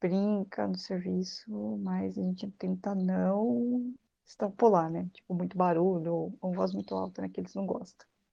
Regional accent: Brazil; Pô, eu sou brasileira aí, eu tô com uma pessoa

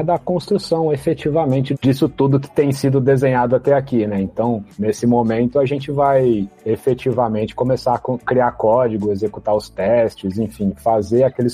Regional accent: São Paulo, Brazil; Trabalho aqui no Magalu há 3 anos já, sou aqui de São Paulo

